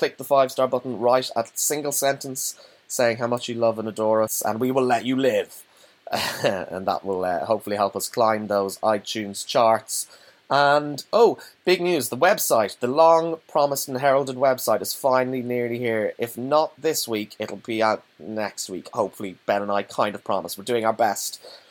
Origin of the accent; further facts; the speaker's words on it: Ireland; That, as an Irish person, that seems to be what cricket is mainly about, is sitting in the sunshine, getting progressively more sunburnt and more drunk.